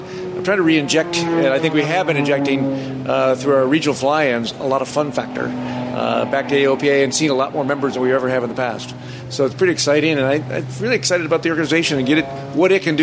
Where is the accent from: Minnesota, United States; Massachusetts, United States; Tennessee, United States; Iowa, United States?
Minnesota, United States; Twin Cities; I grew up in the Twin Cities, worked for a little lumber company called Knox Lumber Company